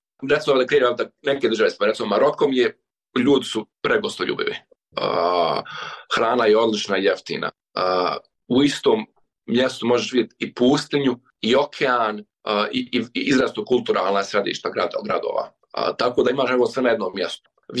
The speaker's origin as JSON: {"language": "Bosnian", "country": "Bosnia & Herzegovina", "said": "ja sam iz Bosne i Hercegovine"}